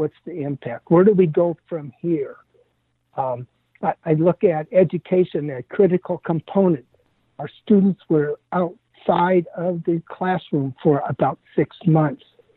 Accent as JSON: {"language": "English", "region": "South Dakota", "country": "United States", "tie": "born or raised there", "said": "Well, I was born and raised in South Dakota."}